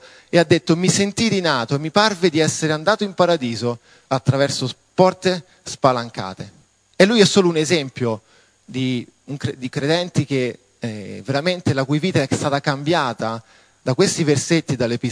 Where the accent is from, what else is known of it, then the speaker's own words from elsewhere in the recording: Rome, Lazio, Italy; sono di Roma